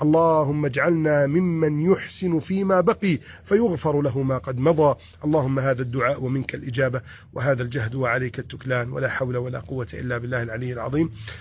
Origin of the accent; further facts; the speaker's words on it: Egypt; احفظ بلدنا مصر من كيد الكائدين